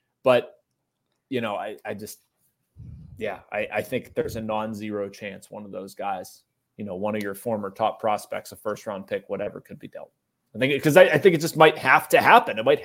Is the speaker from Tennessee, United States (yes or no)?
no; Pittsburgh, Pennsylvania, United States; of being a baseball-loving kid and growing up in Pittsburgh.